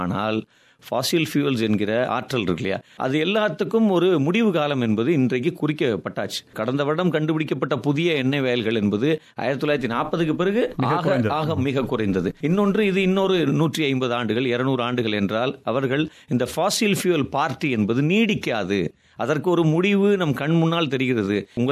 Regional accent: Mumbai, Maharashtra, India; நான் பெரும்பகுதியாக மும்பை நகரத்திலே வளர்ந்தவன்

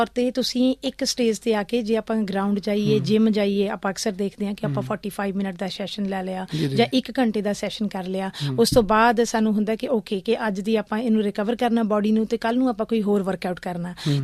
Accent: Punjab, India; ਮੈਂ ਪੰਜਾਬ ਤੋਂ ਆਈ ਹਾਂ, ਮੈਂ ਪੰਜਾਬ, ਮੈਂ ਪੰਜਾਬੀਅਤ ਦੀ

